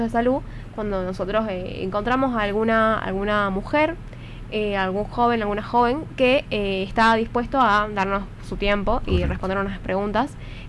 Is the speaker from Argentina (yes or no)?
yes; Orán, Salta, Argentina; now in Tucumán, Argentina; Yo de hecho soy de Salta, soy de Orán.